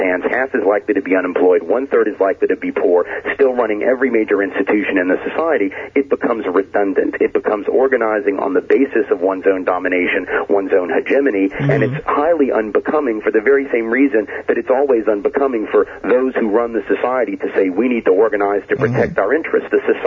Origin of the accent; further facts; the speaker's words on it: the South, United States; I mean, I'm from the South, a region where you had hundreds of thousands of landless, peasant, poor Europeans going and fighting to maintain the Confederacy